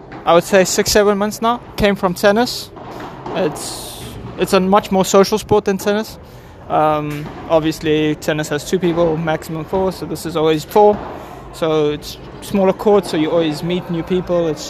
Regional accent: South Africa; moved away as an adult; Yeah. Lived there until I was 18. Went to boarding school. Trained tennis a lot. I was top 20 in my country, and then kind of left

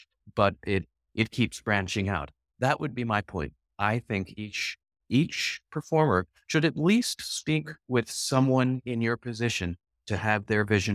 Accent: Champaign-Urbana, Illinois, United States; Going back to my hometown and filming just examples of a really great classical music public radio station, what it takes to do that. We have an incredible performing arts center in the Krannert Center in Champaign-Urbana.

